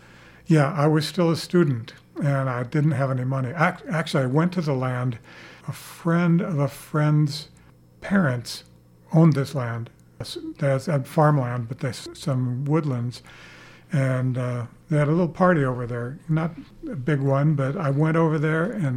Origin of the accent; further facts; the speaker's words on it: Ames, Iowa, United States; I have to go back to my childhood when I grew up in Ames.